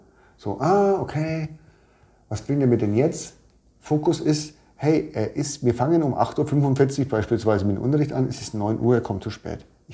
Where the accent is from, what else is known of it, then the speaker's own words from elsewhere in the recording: Bavaria, Germany; Mir persönlich, als Franke, fällt es natürlich schwer, aber auch mal länger zu schweigen.